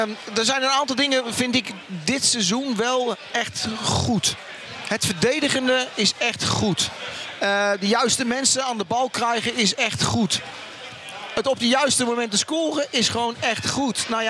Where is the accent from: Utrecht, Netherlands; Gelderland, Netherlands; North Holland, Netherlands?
Utrecht, Netherlands; Ik ben natuurlijk een Utrechter en ik heb er een tijdje gespeeld.